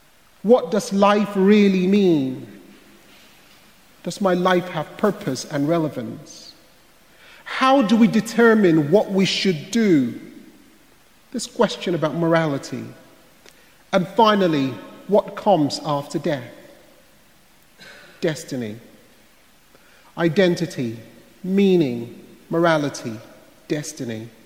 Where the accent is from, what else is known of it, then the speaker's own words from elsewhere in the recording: Nigeria; I myself, as a young boy growing up in Nigeria, questioned the meaning of my life for a long time.